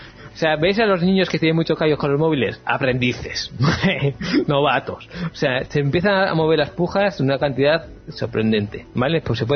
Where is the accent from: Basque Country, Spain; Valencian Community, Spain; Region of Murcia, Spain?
Basque Country, Spain; Bilbao; soy de Bilbao, ¿vale? Y lo de Bilbao es lo que llevamos eso en el bolsillo.